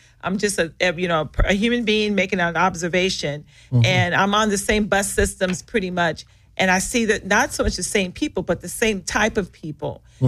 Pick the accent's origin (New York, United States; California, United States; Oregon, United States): California, United States; Los Angeles; I mean, I grew up in South Central. I never saw a prostitute until like the last couple years.